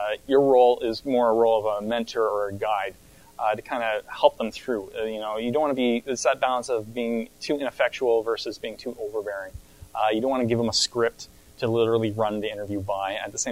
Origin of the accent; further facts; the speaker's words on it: Canada; As a Canadian